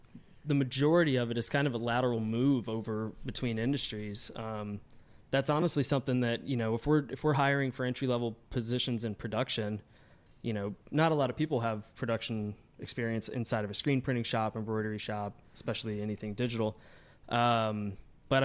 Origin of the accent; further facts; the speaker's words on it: Georgia, United States; now in Chicago, United States; I'm not originally from Chicago. I'm from Georgia, and that's kind of where I got my footing in the industry.